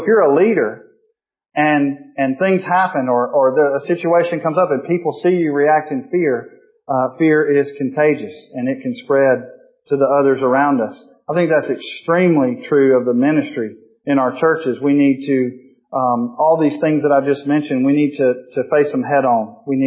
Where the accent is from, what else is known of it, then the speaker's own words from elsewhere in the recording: Mississippi, United States; I guess it was ignorance, because I'm from Mississippi and I'm not used to being around the ocean and all that stuff.